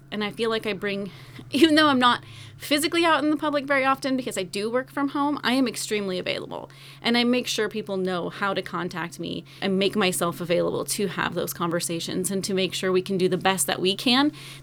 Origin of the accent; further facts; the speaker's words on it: Wrangell, Alaska, United States; I was raised in Wrangell my whole life. We moved here in 1989.